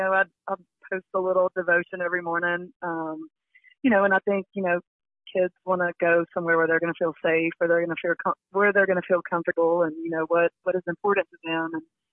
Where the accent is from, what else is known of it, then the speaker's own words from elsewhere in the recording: Shelbyville, United States; I went and spoke at a little woman's group back in my hometown in Shelbyville